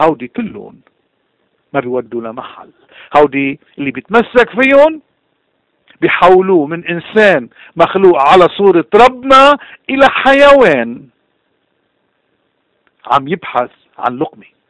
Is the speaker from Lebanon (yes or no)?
yes; Lebanon; نحن كلبنانيين عنا مشكلة كتير كبيرة اليوم